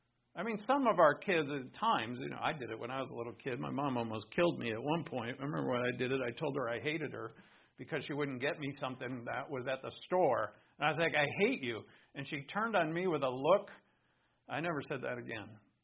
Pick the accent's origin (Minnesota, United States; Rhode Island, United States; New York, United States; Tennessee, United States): Rhode Island, United States; So this is my home state, Rhode Island.